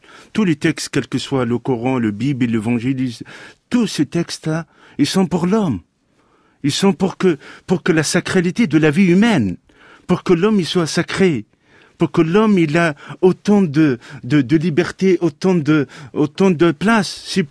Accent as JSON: {"language": "French", "country": "Tunisia", "tie": "born there", "said": "Je suis né en Tunisie. Père d'origine algérienne, mais il est né en Tunisie. Ma mère, elle est tunisienne, famille modeste."}